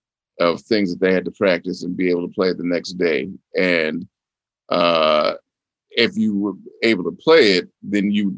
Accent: Los Angeles, California, United States; also born or lived in Newport Beach; Well, I was born in Newport Beach, and you know, I spent earlier years a bit in Malibu, and then moved to Beverly Hills, and then after Beverly Hills in the mid Wilshire area, and then in the Santa Monica area, so West Los Angeles.

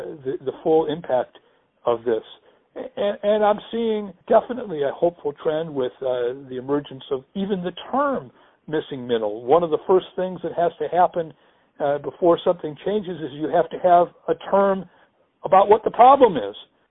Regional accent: Cleveland, Ohio, United States; born there; I was born in Cleveland. I still have some friends there.

